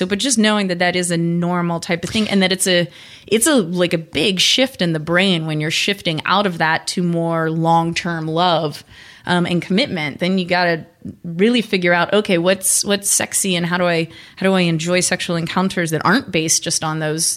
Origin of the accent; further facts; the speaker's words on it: Pennsylvania, United States; Growing up in Pennsylvania, that was not part of the anatomy.